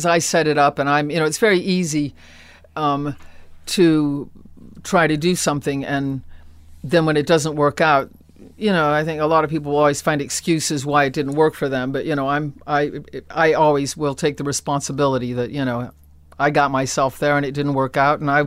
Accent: Akron, Ohio, United States; born or raised there

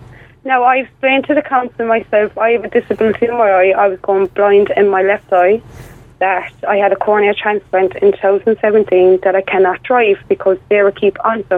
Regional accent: Limerick, Munster, Ireland; I'm from Limerick myself

